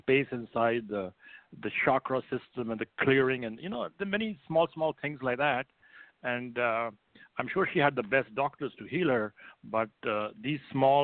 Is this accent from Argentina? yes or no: no; India; English is a second language; moved away as an adult; now in United States; I hail from the Far East, and the country called India is where I was born and raised. But I came to the United States about 28 years ago, so it's been a while since I left the country of my birth.